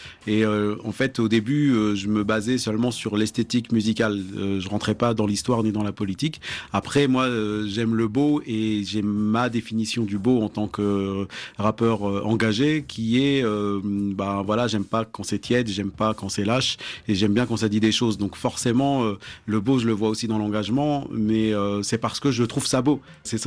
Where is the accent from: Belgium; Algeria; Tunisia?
Algeria; Blida, Blida Province; also born or lived in Bab-el-Oued; now in France; je suis berbère. Ma mère voilà vient de Adrar, a grandi à Blida. Moi, je suis né à Bab-el-Oued et j'ai grandi à Blida aussi.